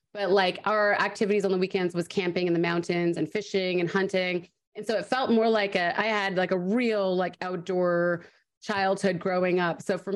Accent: Canada; accent: Canadian; the longer I'm in Vancouver, the longer I get my Canadian accent back. It doesn't matter how much American dialect coaching I've done, it just comes back

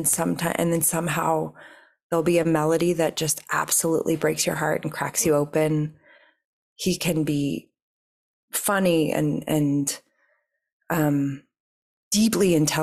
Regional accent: New York, United States; And I am a New Yorker. I love being in New York.

